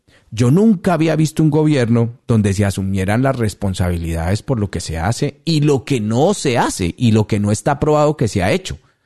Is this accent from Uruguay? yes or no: no; Colombia; Lo digo como ciudadano, lo digo como colombiano.